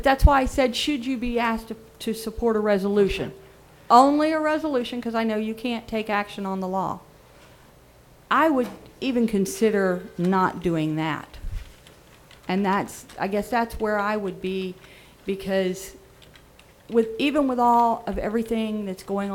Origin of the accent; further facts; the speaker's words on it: Florida, United States; I was born and raised in Florida.